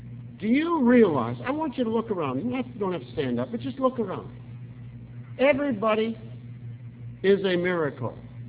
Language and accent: English; South Dakota, United States; And let me tell you, I'm from South Dakota. I've seen a few snowflakes.